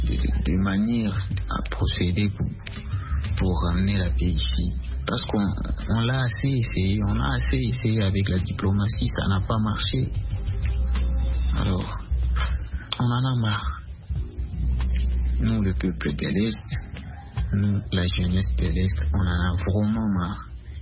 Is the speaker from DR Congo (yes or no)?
yes; Bukavu, South Kivu, DR Congo; Je suis congolais de l'Est, dans la province du Sud Kivu et la ville de Bukavu.